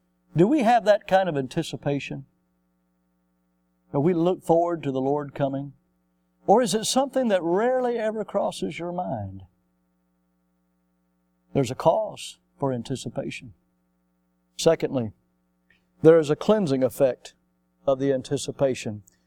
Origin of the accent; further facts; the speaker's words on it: the South, United States; born or raised there